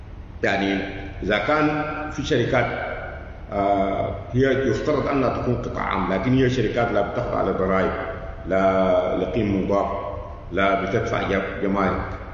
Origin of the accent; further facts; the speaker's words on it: Sudan; يعني عندنا في السودان أسوأ قانون أراضي